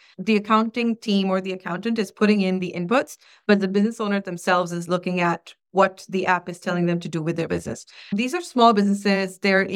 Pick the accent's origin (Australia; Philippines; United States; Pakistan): Pakistan; We're Pakistani by origin. We started building this in Pakistan.